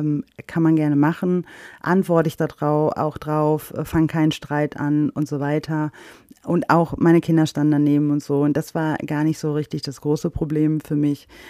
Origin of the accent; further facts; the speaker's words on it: Oberhausen, North Rhine-Westphalia, Germany; ich bin in Oberhausen geboren, mein Vater kommt aus Pakistan und so weiter. Ich bin hier aufgewachsen